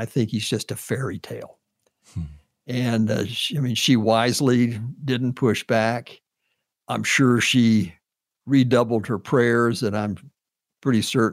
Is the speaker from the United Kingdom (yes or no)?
no; Daytona Beach, Florida, United States; I was from Daytona Beach originally.